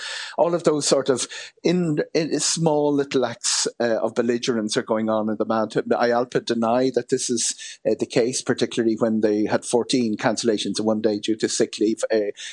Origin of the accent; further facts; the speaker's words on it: Ireland; This is a really scary bit for me as some an Irish person covering aviation worldwide.